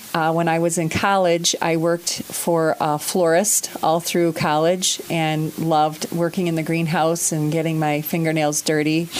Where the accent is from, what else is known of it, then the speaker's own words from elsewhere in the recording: Fenton, Michigan, United States; I'm from the east side of the state of Michigan. Mm-hmm. I grew up in a town southwest of Flint called Fenton.